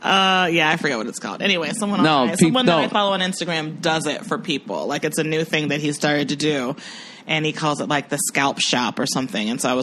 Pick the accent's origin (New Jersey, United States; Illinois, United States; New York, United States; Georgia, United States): Georgia, United States; Atlanta; also born or lived in Massachusetts; I mean, I lived there till I was like six.